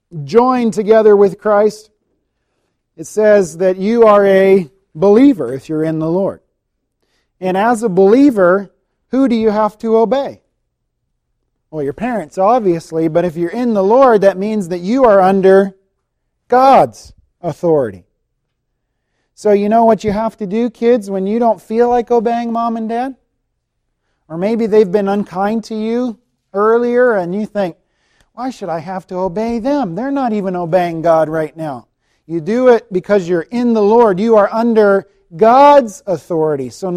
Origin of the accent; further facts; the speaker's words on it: the South, United States; I grew up down south in the States, and down south, they say yes, sir, and yes, ma'am a lot.